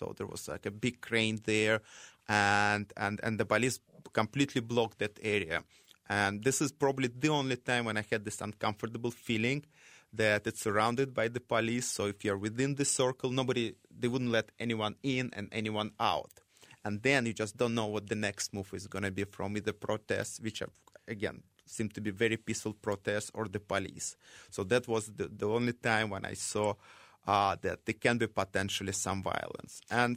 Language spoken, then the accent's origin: English; Russia; originally I'm from Russia.